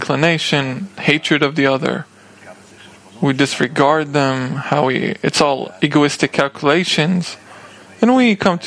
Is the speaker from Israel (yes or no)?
yes; Rehovot, Central District, Israel; English is a second language; I grew up in Rehovot.